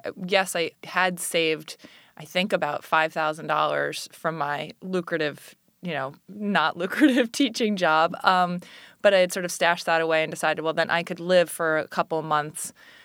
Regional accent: New York City, New York, United States; I wanted to come back to New York City. I'm originally from New York City.

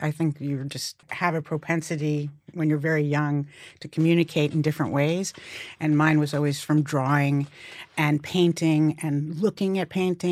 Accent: New York City, New York, United States; Well, I grew up in New York City, so

